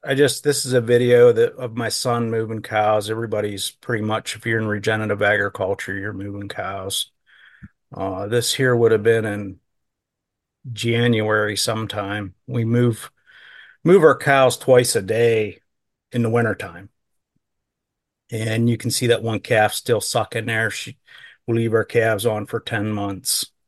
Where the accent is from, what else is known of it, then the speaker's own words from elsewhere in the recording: Pennsylvania, United States; I'm in northwestern Pennsylvania, kind of 2 hours south of Erie, Pennsylvania, 2 hours north of Pittsburgh, and about an hour and a half from Youngstown, Ohio.